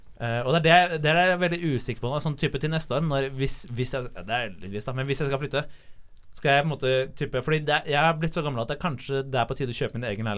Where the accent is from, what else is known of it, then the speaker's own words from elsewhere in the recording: Oslo, Norway; Så jeg var hjemme i Oslo i cirka 3 uker